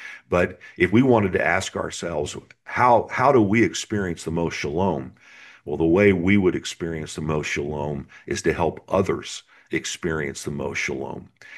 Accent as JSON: {"language": "English", "region": "Indiana", "country": "United States", "tie": "born or raised there", "said": "I was born and raised in Indiana. I'd never been to New York City."}